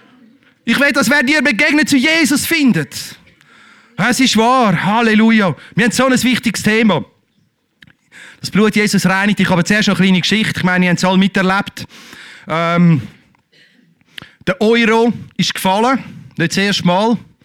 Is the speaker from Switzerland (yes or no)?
yes; Zurich, Switzerland; also born or lived in Lucerne; Aber ich bin Schweizer, obla, von Luzern. Ne? Also ursprünglich Luzern, ursprünglich. Ich habe in Zürich aufgewachsen.